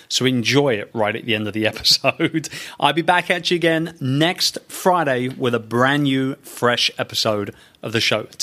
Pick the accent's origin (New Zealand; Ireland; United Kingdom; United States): United Kingdom; England; Good God, you wouldn't believe I'm English after that.